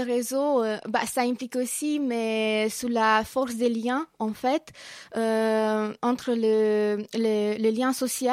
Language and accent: French; Romania; moved away as an adult; now in France; je suis roumaine. J'habite en France depuis 2009. Je suis arrivée dans une bourse Erasmus.